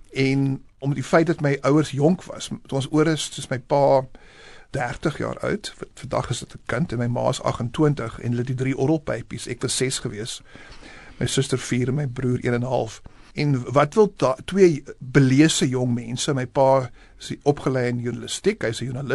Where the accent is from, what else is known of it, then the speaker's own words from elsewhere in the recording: Bellville, Western Cape, South Africa; now in London, United Kingdom; Hoe ek groot geword het in Bellville